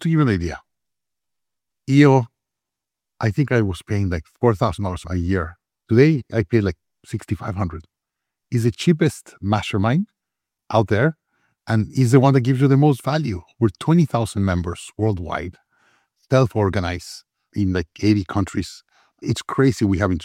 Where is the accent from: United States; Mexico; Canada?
Mexico; I am from Mexico originally, but all my family's from immigrants.